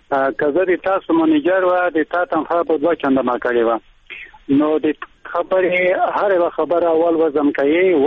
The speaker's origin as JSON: {"language": "Pashto", "region": "Khost", "country": "Afghanistan", "said": "د خوست ولایت د مرکز یو قومي مشر … ځان اتر کوم"}